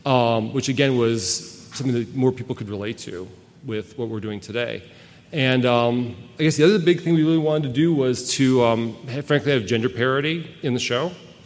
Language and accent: English; Wisconsin, United States; Oh, that's right. We're both from Wisconsin. So, hey, all right. Wisconsin's the house. So we lived in New York for a while, but we met in L.A.